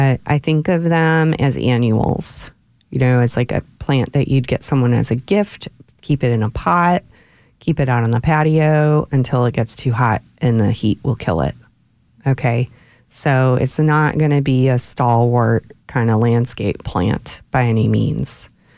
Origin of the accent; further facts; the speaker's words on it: Cleveland, Ohio, United States; where I grew up in Cleveland, people have these hydrangeas in the landscapes everywhere.